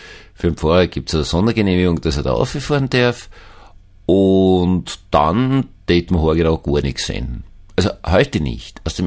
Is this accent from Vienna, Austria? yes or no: yes; Vienna, Austria; Ich bin in Wien aufgewachsen.